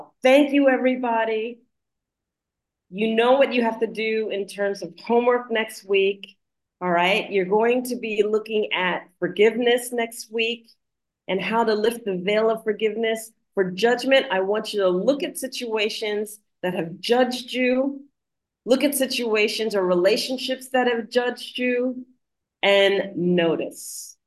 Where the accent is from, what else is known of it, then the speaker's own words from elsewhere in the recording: United States; because where I grew up in the United States, and I long for my culture, I long for traditions. But then here I am in Africa